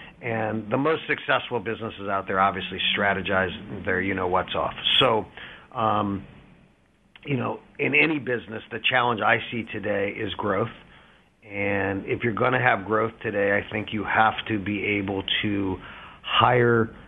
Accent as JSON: {"language": "English", "town": "Canton", "region": "Ohio", "country": "United States", "tie": "born or raised there", "lives_now": "South Florida, United States", "said": "I was born and raised in Ohio, in Canton, Ohio, the Pro Football Hall of Fame city."}